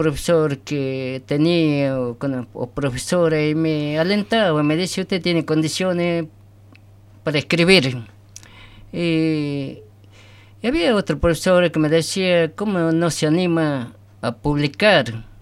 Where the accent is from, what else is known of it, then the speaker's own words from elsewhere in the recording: General Ballivián, Salta, Argentina; Yo nací en General Ballivián, provincia de Salta.